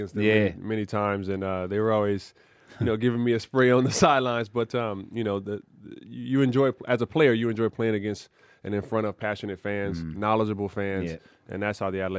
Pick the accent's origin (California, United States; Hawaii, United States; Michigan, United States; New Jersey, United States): California, United States; Los Angeles; I'm from Los Angeles, so I'm used to bad traffic.